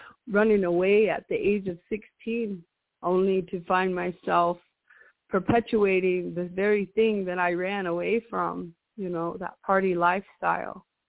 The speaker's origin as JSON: {"language": "English", "region": "Oklahoma", "country": "United States", "tie": "born or raised there", "also_born_or_lived": "Colorado", "said": "I'm from Oklahoma. I was born in Colorado, but I was been raised in Oklahoma."}